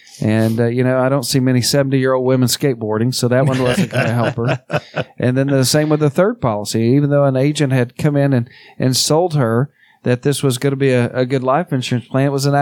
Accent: Greenbrier, Arkansas, United States; Yeah, I grew up in Greenbrier and Arkansas, just for those of you that don't know, just north of Pickles Gap.

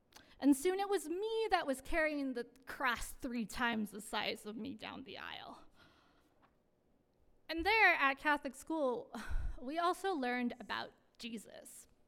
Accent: Sarnia, Ontario, Canada; born there; I was born in the Canadian town of Sarnia, Ontario. I'm the youngest of two daughters, and I was raised by two hippie parents.

